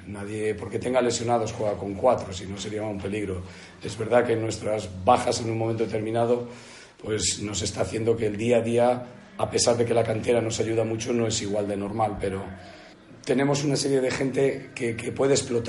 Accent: Castile, Spain; Ya sabes, soy castellano y no puedo engañar a nadie.

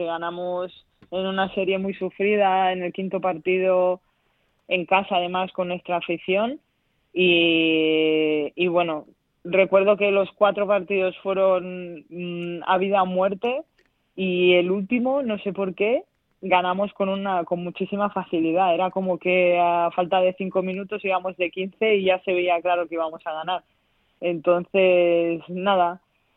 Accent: Spain; como las españolas que estaban y que estábamos fuera, pues tengamos ya ganas de volver aquí

